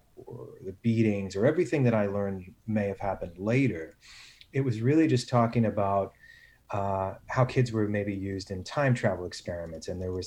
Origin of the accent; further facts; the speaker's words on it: Long Island, New York, United States; I became aware of it because I grew up on Long Island. I later lived in New York City